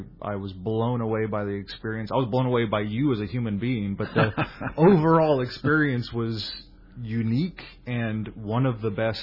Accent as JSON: {"language": "English", "town": "San Diego", "region": "California", "country": "United States", "tie": "born or raised there", "said": "From a Southern California boy born and raised in San Diego's perspective"}